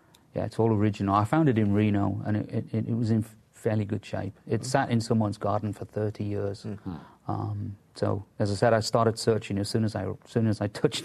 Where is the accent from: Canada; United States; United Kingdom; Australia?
United Kingdom; England; I grew up in England.